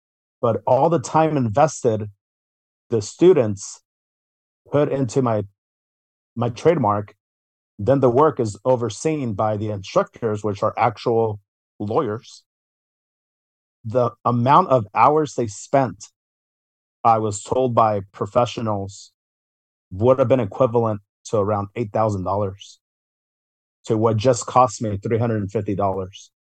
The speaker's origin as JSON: {"language": "English", "region": "California", "country": "United States", "tie": "born or raised there", "lives_now": "Oregon, United States", "said": "I feel, as for myself growing up in the Bay Area, you know, closed mouths did not get fed."}